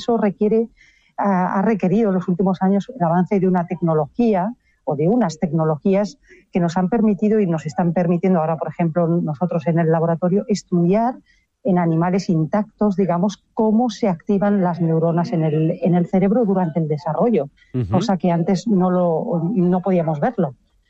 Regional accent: Dominican Republic; born there; Bueno, yo nací en la República Dominicana.

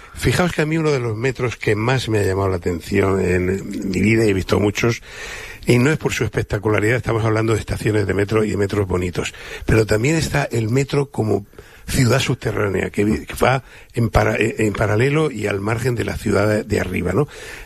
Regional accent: Madrid, Community of Madrid, Spain; como madrileño decir que es eficiente y sirve para su cometido

